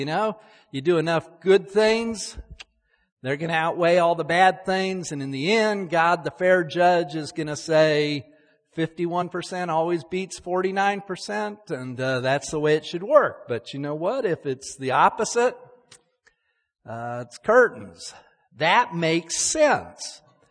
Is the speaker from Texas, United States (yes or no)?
no; Salt Lake City, Utah, United States; Most of you know I grew up in Salt Lake City. Salt Lake City is the headquarters of the Mormon Church, the Church of Jesus Christ of Latter-day Saints.